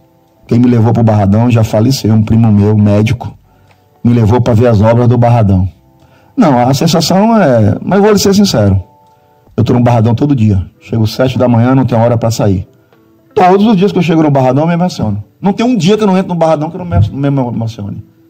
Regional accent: Valente, Bahia, Brazil; born there; Eu nasci lá em Valente, uma cidade que fica no interior da Bahia, na região do Cisal.

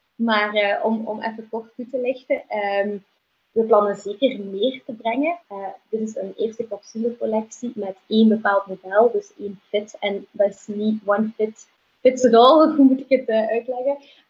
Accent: Genk, Limburg, Belgium; ik kom vooral uit Genk

